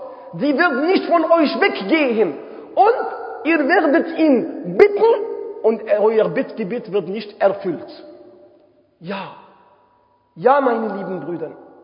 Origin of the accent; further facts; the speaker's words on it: Rabat, Rabat-Salé-Kénitra, Morocco; German is a second language; moved away as an adult; now in Germany; bevor ich komme aus Marokko in Rabat